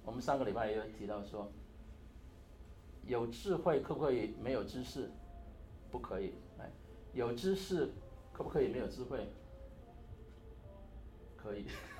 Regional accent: Hong Kong; accent: Cantonese; first language Cantonese; Chinese is a second language; moved away as an adult; now in United States; 因为我的母语是广东话，我的父语也是广东话。18岁才来美国，但是18岁之前呢，在香港听很多国语歌，也看很多国语片，

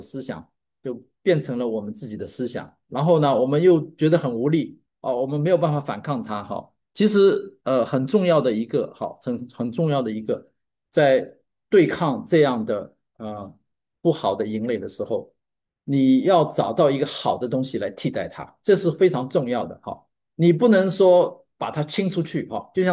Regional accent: Shanghai, China; born there; 因为我是上海出生的哈

